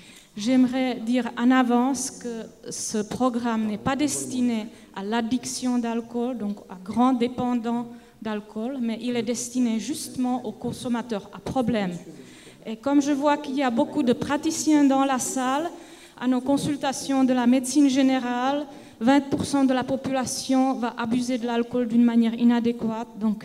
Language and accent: French; Geneva, Switzerland; Je viens de Genève